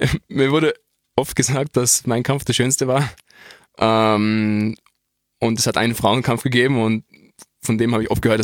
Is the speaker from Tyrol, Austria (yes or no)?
yes; Innsbruck, Tyrol, Austria; als Innsbrucker, ein großer Moment, in der Dogana zu kämpfen